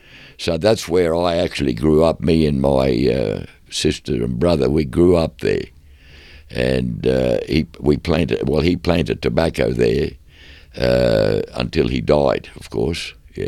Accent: Queensland, Australia; English is a second language; we lived out in the bush. And I went to school, and of course I couldn't speak a word of English.

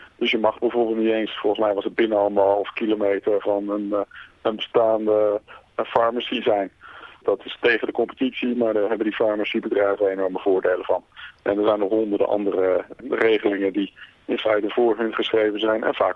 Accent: Netherlands; toen ik als Nederlander in Brisbane zat.

